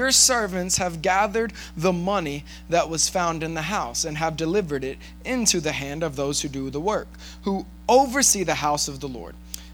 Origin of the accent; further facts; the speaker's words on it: Temple, Texas, United States; born there; which, by the way, was only about 30 minutes from where I was born in Temple, Texas.